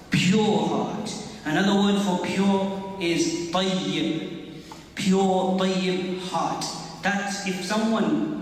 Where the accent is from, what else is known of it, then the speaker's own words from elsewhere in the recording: England, United Kingdom; now in Canada; I am not, as you may know from my accent, not from Canada. I am from the United Kingdom and from England.